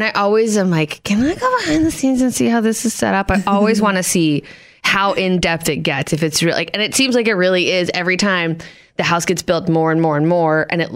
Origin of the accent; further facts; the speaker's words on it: Virginia, United States; He must have lived in a really nice place because I'm from Northern Virginia and that's not anywhere.